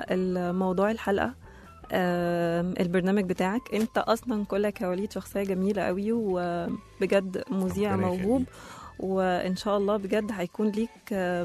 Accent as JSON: {"language": "Arabic", "country": "Egypt", "said": "وأكتر الناس كمان اللي بتتكلم في المجال ده عندنا في مصر مثلا الأطباء"}